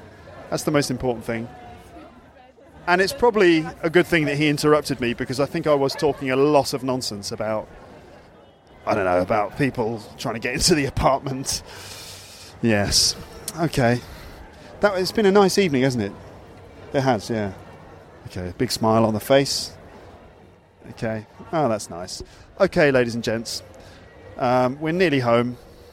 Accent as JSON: {"language": "English", "region": "England", "country": "United Kingdom", "said": "I'm from England."}